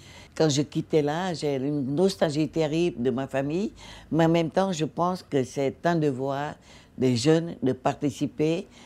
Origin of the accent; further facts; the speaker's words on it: Hue, Thua Thien Hue, Vietnam; je suis issue d'une famille royale de Hué